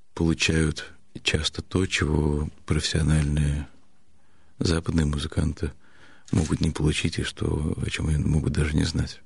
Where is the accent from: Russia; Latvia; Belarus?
Russia; born there; поскольку я родился русским в России и полностью снабжен русской культурой в той мере, в которой меня могли ее снабдить.